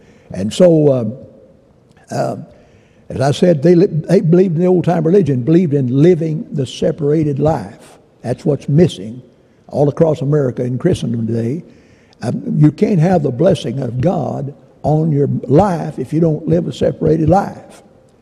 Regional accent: Soddy-Daisy, Tennessee, United States; But I was born and raised down in Saudi, Tennessee, as you've heard me say many times. That's the garden spot of the world, I've told you. But it was a great place to live.

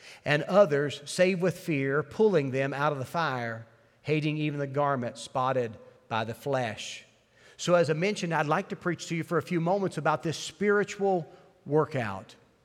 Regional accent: West Virginia, United States; my home state, West Virginia, has the highest obesity rate in the country.

